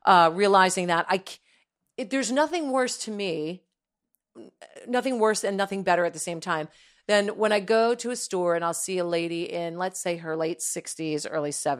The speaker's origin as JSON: {"language": "English", "region": "New Jersey", "country": "United States", "tie": "born or raised there", "said": "My mother's from Brooklyn. Yeah. I grew up in New Jersey."}